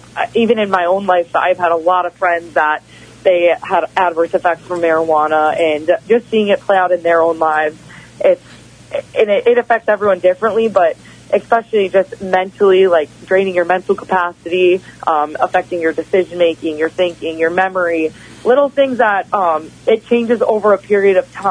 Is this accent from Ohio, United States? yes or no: no; Wisconsin, United States; born or raised there